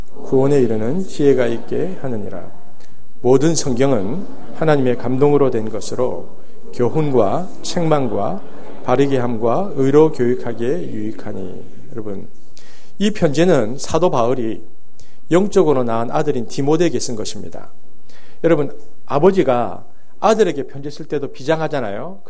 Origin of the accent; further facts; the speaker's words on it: Busan, South Korea; 이런 걸 제가 부산에 살았는데 이게 표준어인지 한국말인지 일본말인지 뭐 구루마 이런 말 있잖아요. 그리고 심지어는 이빠이라는 말도 썼습니다. 이게 한국말인지 일본말인지 모르고 컸어요.